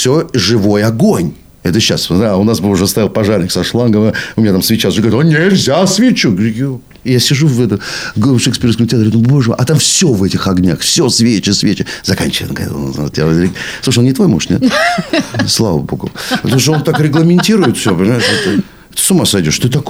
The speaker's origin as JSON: {"language": "Russian", "region": "Moscow", "country": "Russia", "said": "Нет, я москвич."}